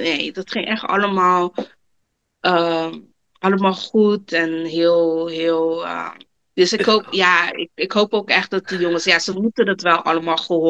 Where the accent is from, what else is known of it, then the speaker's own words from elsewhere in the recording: Netherlands; born there; wij zijn natuurlijk meeste Cabo's, toch? Weet je, want we zijn in Nederland geboren. Weet je, je voelt je ook heel Nederlands, maar je weet dat je Cabo bent, dus je voelt je heel Cabo.